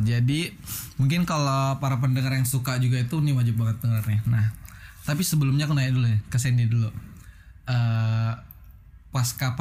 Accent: Jember, East Java, Indonesia; born there; also born or lived in Tangerang; Kalau gua lama di Tangerang sih. Lahirnya di Jember.

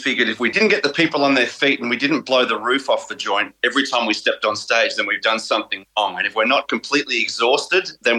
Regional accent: Wheelers Hill, Victoria, Australia; also born or lived in Mount Waverley / Glen Waverley; So I was born in Mount Waverley and then we moved from Glen Waverley to Wheelers Hill, which is where I did all of my schooling.

